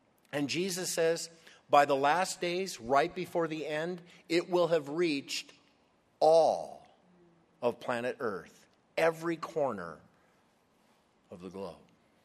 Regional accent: Albuquerque, New Mexico, United States; I'll never forget the story I heard a couple years ago in my hometown in Albuquerque

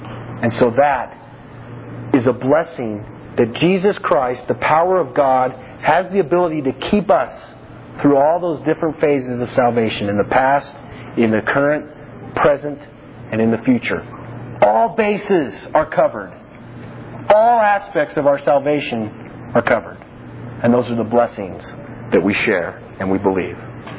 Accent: Albuquerque, New Mexico, United States; I'm from Albuquerque, and in Albuquerque, every year, September or October, it's late September, early October, they have the Balloon Festival.

